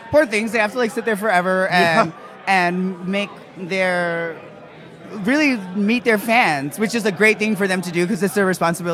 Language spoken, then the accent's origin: English; Hawaii, United States; I grew up in Hawaii where trans drag and drag was kind of meshed together.